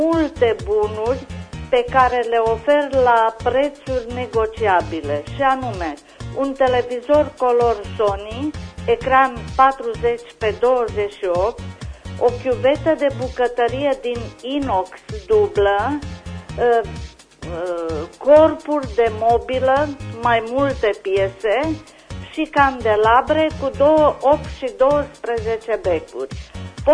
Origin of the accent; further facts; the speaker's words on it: Anina, Caraș-Severin, Romania; sunt din Anina